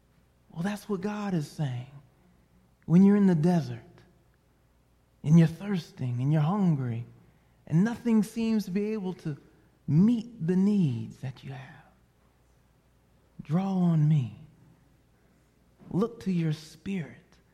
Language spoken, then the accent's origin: English; Northeast, United States; I'm laid back, man. I'm from the Northeast. You know, bring it on.